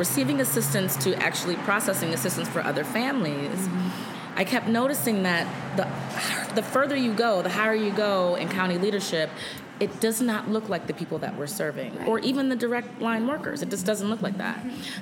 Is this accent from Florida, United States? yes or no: no; Minneapolis, Minnesota, United States; I'm born and raised in South Minneapolis. I spent the most of my life in South Minneapolis.